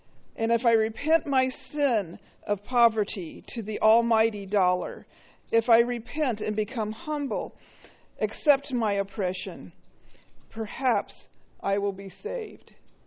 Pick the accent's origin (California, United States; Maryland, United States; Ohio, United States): California, United States; Los Osos; When I say I'm from Los Osos, I am dirt, associated with poverty, the diverse class of people, and the last affordable housing in San Luis Obispo County.